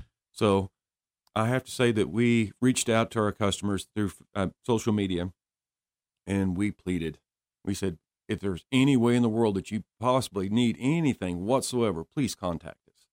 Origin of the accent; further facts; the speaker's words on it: Claremore, Oklahoma, United States; moved away; I'm from Claremore, Oklahoma.